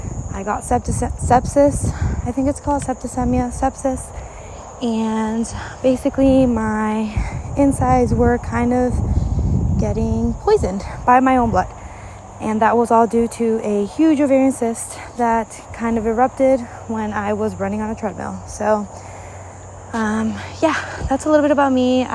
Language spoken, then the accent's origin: English; Mexico; I grew up in Mexico.